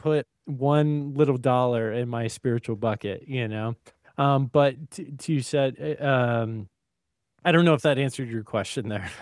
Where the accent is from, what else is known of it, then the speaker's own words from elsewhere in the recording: North Carolina, United States; also born or lived in Germany; I was raised in North Carolina and born in Germany.